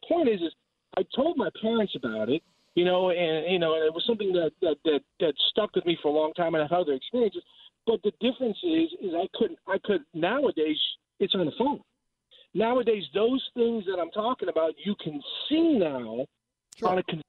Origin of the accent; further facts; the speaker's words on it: Miami, Florida, United States; and then I grew up in Miami. We went downtown to go shopping for shoes.